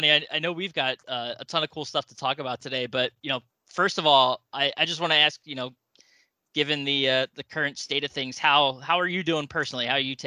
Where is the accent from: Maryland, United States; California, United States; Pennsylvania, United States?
Pennsylvania, United States; Philadelphia; So I'm from Philadelphia.